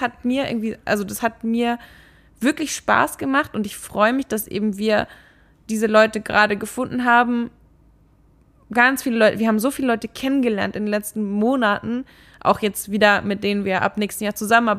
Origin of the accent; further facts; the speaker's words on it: Regensburg, Bavaria, Germany; dass ich gemerkt habe, so viel wie wir in der Gegend rumtun, ist es für mich voll der Ruhepol, einfach in Regensburg zu sein.